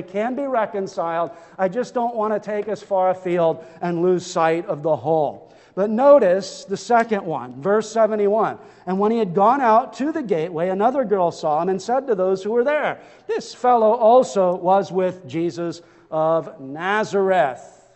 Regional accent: Chilliwack, British Columbia, Canada; And, "Oh, we're from Chilliwack." "Oh, are you a dairy farmer?" I don't know why everybody in Chilliwack has to be a dairy farmer.

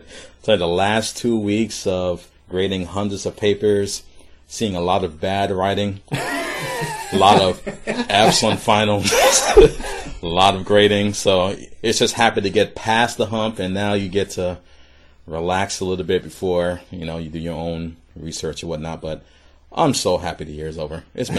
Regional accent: the South, United States; because I'm a Southerner.

